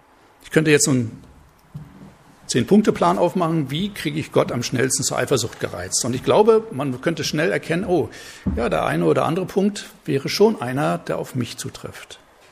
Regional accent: Coswig, Germany; Also, ich komme aus Coswig. Coswig hat nicht so viele Einwohner, wie hier Männer starben.

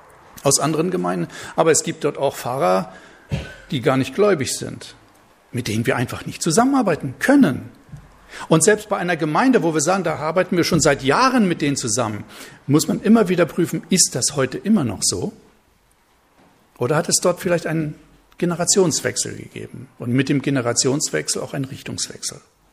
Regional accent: Coswig, Germany; Also, ich komme aus Coswig. Coswig hat nicht so viele Einwohner, wie hier Männer starben.

